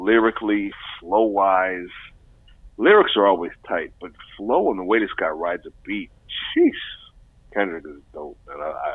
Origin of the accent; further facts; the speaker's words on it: Canada; It hurts my heart to say this as a Canadian because I'm trying to show support for my fellow countrymen